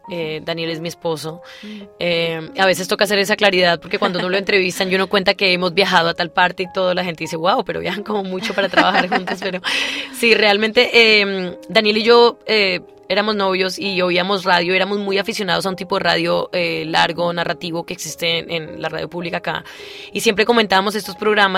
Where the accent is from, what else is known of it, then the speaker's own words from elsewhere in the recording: Colombia; Siempre me han gustado los proyectos con impacto como transnacional, yo soy colombiana.